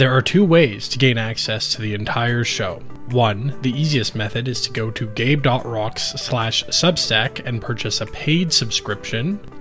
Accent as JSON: {"language": "English", "country": "Canada", "said": "As a Canadian"}